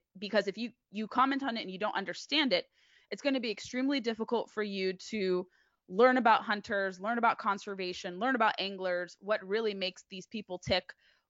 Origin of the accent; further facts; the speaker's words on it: California, United States; I grew up in Southern California, largely fishing.